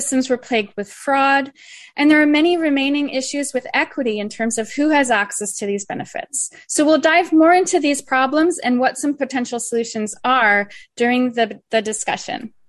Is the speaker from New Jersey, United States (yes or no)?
yes; New Jersey, United States; Governor Phil Murphy from New Jersey, which is my home state